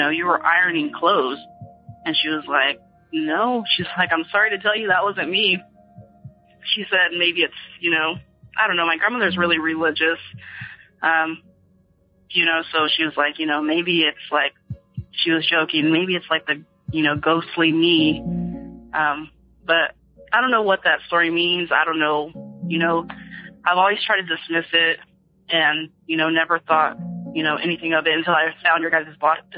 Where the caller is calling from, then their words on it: California, United States; I'm calling from Northern California.